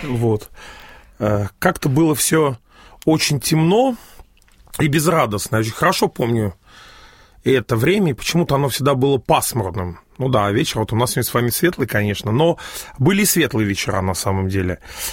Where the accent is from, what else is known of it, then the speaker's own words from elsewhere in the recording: Moscow, Russia; born there; Я родился в Москве в 70-е годы.